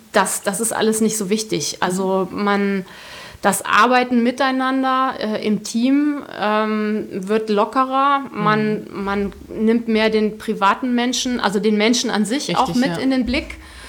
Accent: Hesse, Germany; ich komme wirklich aus dem Dorf im Zonenrandgebiet, wo diese Eigenschaften ganz besonders nochmal potenziert vorkommen. Aber wenn man einmal das Herz der Nordhessen gewonnen hat

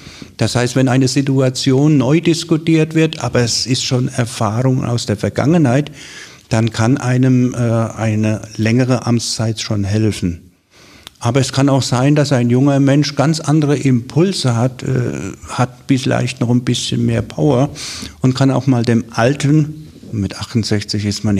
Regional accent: Rhineland-Palatinate, Germany; Aus Wiesbaden komme ich nicht. Ich komme aus der Pals. Ich komme aus der Pals, der liebe Gott erhalts. Nein, ich komme aus der Nähe von Neustadt an der Weinstraße.

